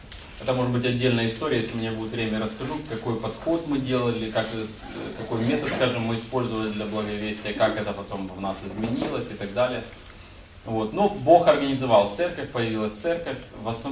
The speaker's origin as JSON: {"language": "Russian", "region": "Kyiv", "country": "Ukraine", "said": "Я из Киева, пастор церкви."}